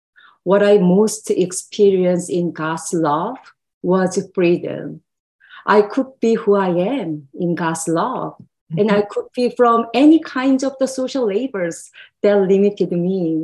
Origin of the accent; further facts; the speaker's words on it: South Korea; So probably I'd like to start by providing the context of my home country. Mm-hmm. I was born, raised, and educated in South Korea, as you know.